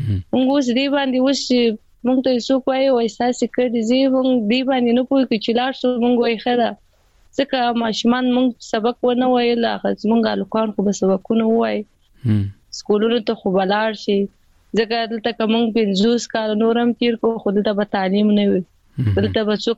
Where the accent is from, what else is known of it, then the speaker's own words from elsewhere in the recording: Afghanistan; زه سید خو زه افغان یم ویاړ کوم زه افغان یم